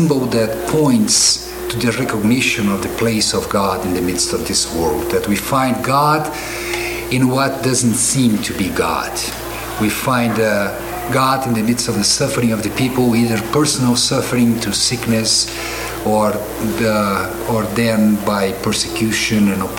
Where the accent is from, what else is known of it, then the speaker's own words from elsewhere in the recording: Brazil; English is a second language; now in Chicago, United States; I come from Brazil, and I have been teaching for the last 3 years in Chicago at the Lutheran School of Theology there.